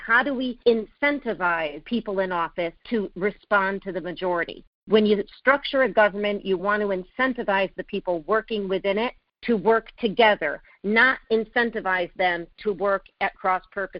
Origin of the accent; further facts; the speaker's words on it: Connecticut, United States; born there; I was born in Connecticut, and Connecticut was where we all experienced Sandy Hook Elementary School.